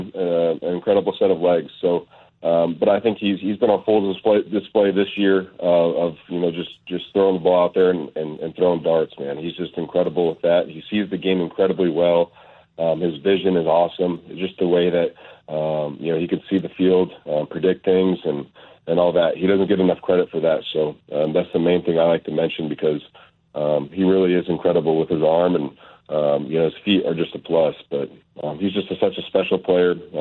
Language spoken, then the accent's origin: English; Arizona, United States; I'm from Arizona.